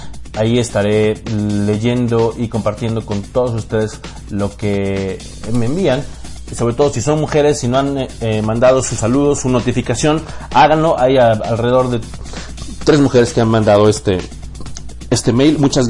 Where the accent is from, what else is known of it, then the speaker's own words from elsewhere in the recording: Villahermosa, Tabasco, Mexico; en Villahermosa, saludos a mi tierra, a mis paisanos